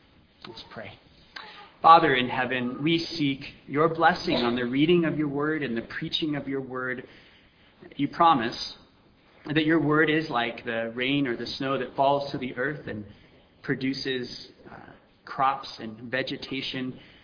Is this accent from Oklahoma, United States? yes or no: no; Los Angeles, California, United States; It's not Flint, Michigan. I came from Los Angeles directly.